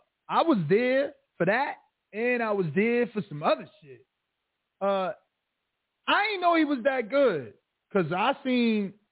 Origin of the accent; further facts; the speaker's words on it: East Coast, United States; now in Las Vegas, United States; I'm new to Vegas. As you know, I just been out here almost a year, and I'm from the East Coast